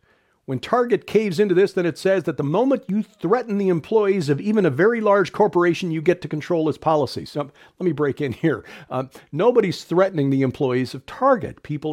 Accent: Chicago, Illinois, United States; the streets of Chirac, a nickname applied to the increasingly violent streets of my hometown, Chicago, my old neighborhood, which was a family-friendly, blue-collar neighborhood of predominantly Greek and Polish, Italian folks

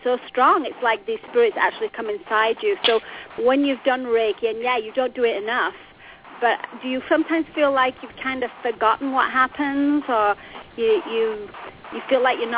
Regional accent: England, United Kingdom; now in Los Angeles, United States; Well, actually, I'm English, but I live in Los Angeles, so that makes me Australian.

